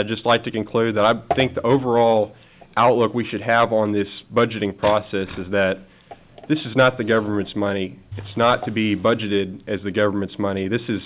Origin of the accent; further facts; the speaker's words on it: Willis, Texas, United States; I'm from Willis, Texas, Precinct 1.